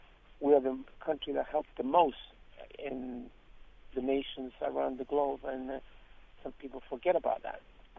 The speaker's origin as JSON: {"language": "English", "country": "Chile", "lives_now": "United States"}